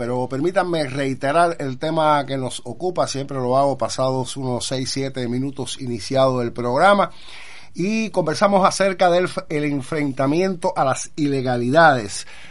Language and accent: Spanish; Cuba; todos los que estamos aquí somos cubanos, vivimos esta cotidianidad compleja a que nos enfrentamos todos los días.